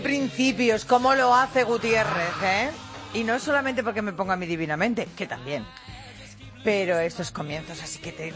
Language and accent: Spanish; Madrid, Community of Madrid, Spain; soy del barrio del Pilar